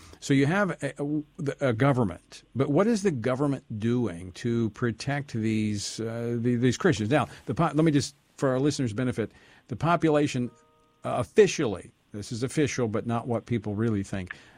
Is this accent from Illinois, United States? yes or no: no; Louisiana, United States; In fact, my home state of Louisiana is unfortunately pursuing this for the primaries